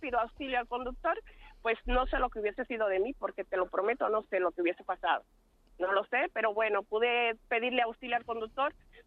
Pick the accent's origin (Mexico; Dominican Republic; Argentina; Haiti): Dominican Republic; now in Spain; Es que hasta mis padres fallecieron en mi país, voy a mi país de vacaciones y no digo que no soy dominicana, soy sumamente orgullosa de ser dominicana, pero le debo mucho a España